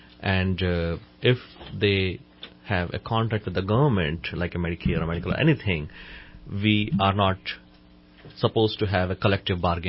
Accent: India; English is a second language; moved away as an adult; I came from India. In my medical school, every year, I'm not exaggerating it, we had at least one strike.

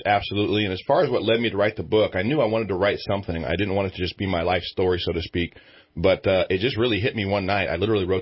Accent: United States; And I just ran it as an American, as a Christian, as a black man, as a father, as a husband.

